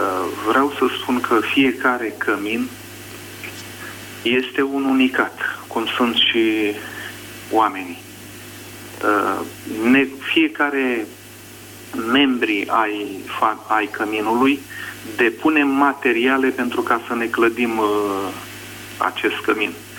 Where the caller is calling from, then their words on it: France; Franța, vă ascult cu plăcere.